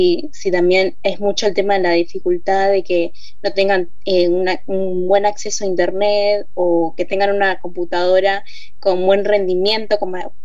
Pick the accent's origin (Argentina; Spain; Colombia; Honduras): Argentina; Buenos Aires; yo estudio una licenciatura en análisis de sistemas en la UBA, acá en Buenos Aires, soy de Buenos Aires